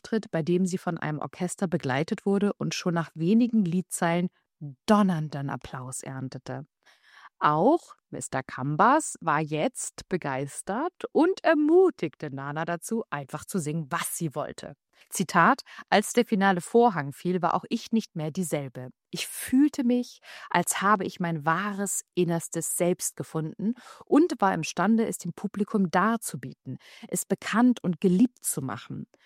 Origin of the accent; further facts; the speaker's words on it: Greece; für einen Dokumentarfilm über meine Heimat Griechenland einige Lieder zu singen